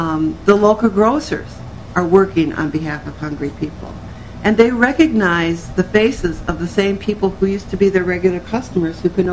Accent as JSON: {"language": "English", "town": "Minneapolis", "region": "Minnesota", "country": "United States", "tie": "born or raised there", "said": "because I grew up in Southwest Minneapolis"}